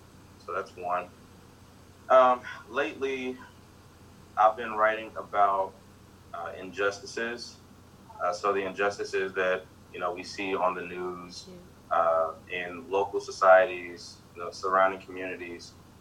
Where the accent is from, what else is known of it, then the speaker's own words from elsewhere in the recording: Mississippi, United States; I grew up in Mississippi, right smack dab in the middle of the Delta. I was raised by my grandparents.